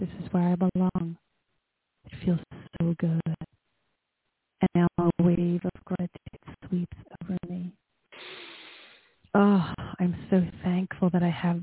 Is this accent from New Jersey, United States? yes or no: yes; New Jersey, United States; Again, I am from Southern New Jersey, which is about 10 minutes from the city of Philadelphia on the side of the Delaware River.